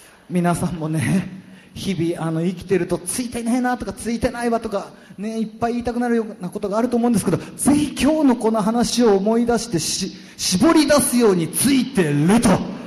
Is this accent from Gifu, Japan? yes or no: yes; Gifu, Japan; 私岐阜なんですけど、岐阜の事務所にいる時に